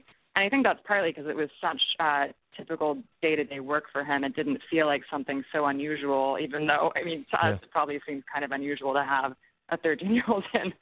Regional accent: Kansas, United States; where I grew up in Kansas in Shawnee County, there was not a permanent coroner in the county.

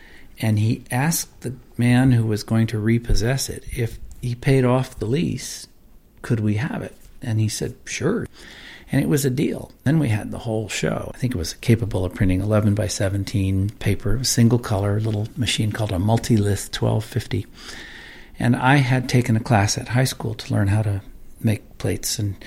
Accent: Oakland, California, United States; My mother was a newspaper editor, and I grew up in Oakland.

